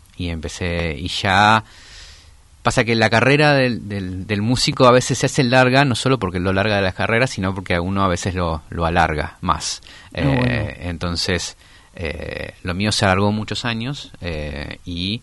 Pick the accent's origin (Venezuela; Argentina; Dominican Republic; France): Argentina; Merlo, Buenos Aires Province; Nosotros somos de zona oeste, somos de Merlo.